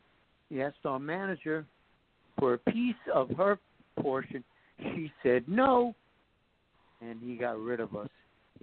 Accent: Garfield, New Jersey, United States; He was from Passaic, and I was from Garfield, neighboring towns.

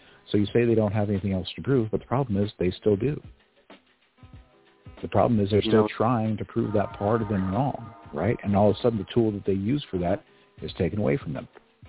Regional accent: Kansas, United States; But I grew up in Kansas. You know, I'm around all these very simple, very normal people

